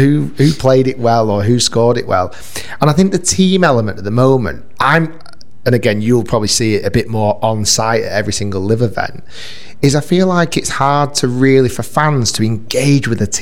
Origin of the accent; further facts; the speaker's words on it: Manchester, North West England, United Kingdom; born there; I was born in Manchester. I'm a Manchester United fan.